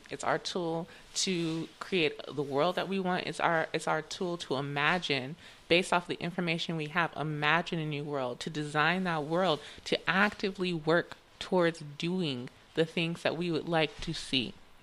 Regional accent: Houston, Texas, United States; I'm from Houston. Like I said in that first show, my family been here for 100 years.

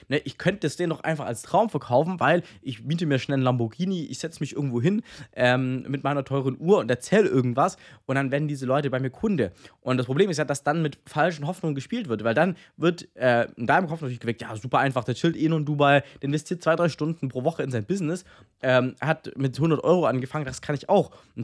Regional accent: Baden-Württemberg, Germany; wir kommen aus der Nähe von Stuttgart, ne, das ist hier beim Stuttgarter Flughafen

